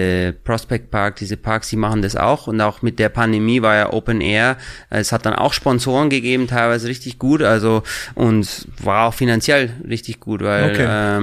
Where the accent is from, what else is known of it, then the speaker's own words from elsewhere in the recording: Regensburg, Bavaria, Germany; dann habe ich noch an meine Heimatstadt gedacht, Regensburg